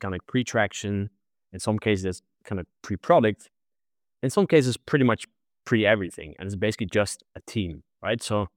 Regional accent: Netherlands; I'm originally from the Netherlands.

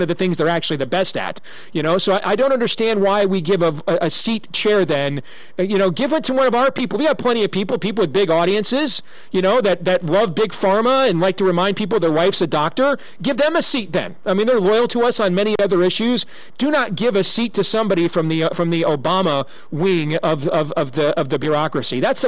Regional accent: Iowa, United States; Much of the representation in my home state of Iowa, Jesse, we've done a phenomenal job making it on the ground one of the reddest states in the country.

